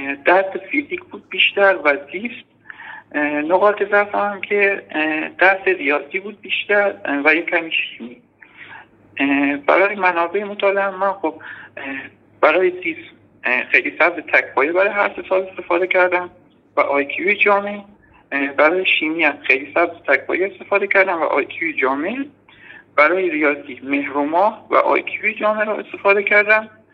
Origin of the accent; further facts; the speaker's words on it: Kashan, Isfahan, Iran; هم از شهرستان کاشان.